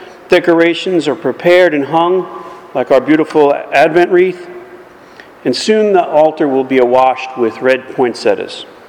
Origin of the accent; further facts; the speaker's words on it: the North, United States; Now, Southerners may not understand this, but I'm from the North. I absolutely love snow.